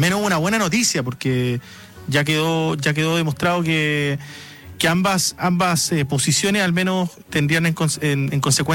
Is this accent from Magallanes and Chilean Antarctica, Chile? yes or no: yes; Punta Arenas, Magallanes and Chilean Antarctica, Chile; Yo que soy de Punta Arenas, también allá hay un proyecto.